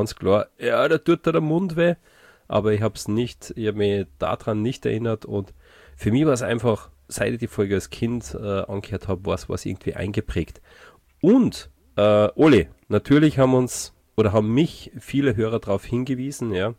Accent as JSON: {"language": "German", "region": "Salzburg", "country": "Austria", "said": "für uns als Salzburger"}